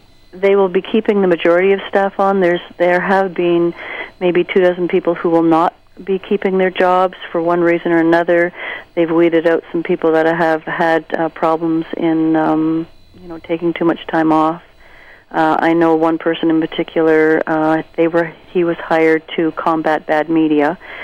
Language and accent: English; Canada; I think as a Canadian society, we realize that, you know, these people have, you know, their human rights have been violated drastically.